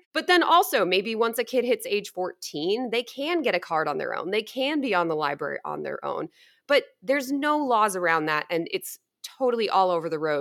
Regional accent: Londonderry, New Hampshire, United States; growing up in Londonderry

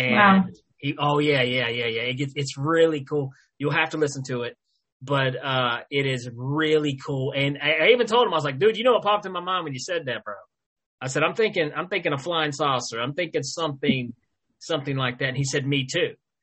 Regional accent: Tennessee, United States; I grew up being taught, like, I'm from Tennessee, so it was, you know, Baptist and this and this.

